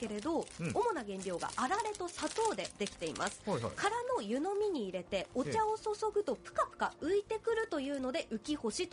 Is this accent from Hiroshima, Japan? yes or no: no; Shibata, Niigata, Japan; ぜひ私のふるさとの新潟県新発田市にも訪れてみてほしいんですね